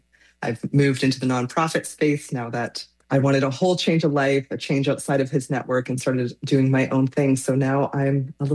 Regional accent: Toronto, Ontario, Canada; I born and raised in the Toronto area, went to Queens with you.

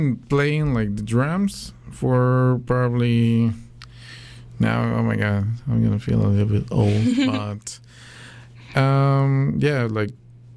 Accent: Ecuador; now in Vancouver, Canada; I'm from Ecuador, from South America. I just moved to Vancouver, Canada, British Columbia, or beautiful British Columbia, like 2 years ago.

